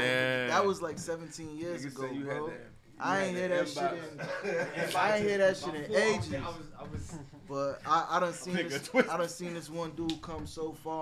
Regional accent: Brooklyn, New York, United States; I ain't meet him as Diggity, because I'm from Brooklyn.

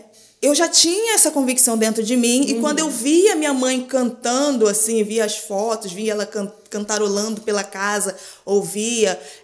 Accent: Rio de Janeiro, Brazil; eu fui nascida em comunidade, eu sou cria da Vila Cruzeiro, do Complexo da Penha

